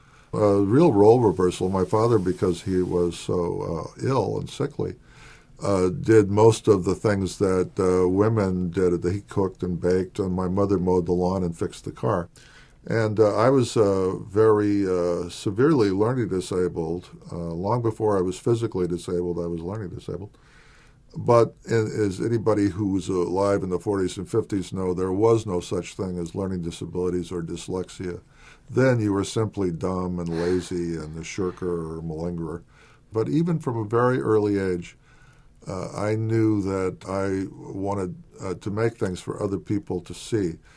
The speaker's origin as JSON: {"language": "English", "region": "Washington", "country": "United States", "tie": "born or raised there", "said": "I grew up in the state of Washington, of very modest means."}